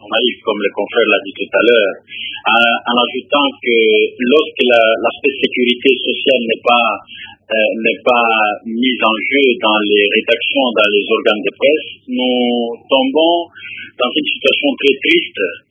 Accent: Mbuji-Mayi, Kasaï-Oriental, DR Congo; Voilà un peu ce qui a fait la grande actualité cette semaine ici chez nous en Mbujimayi.

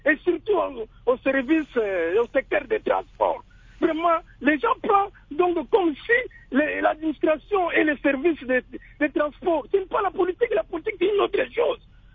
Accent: DR Congo; nous sommes aussi des Congolais.

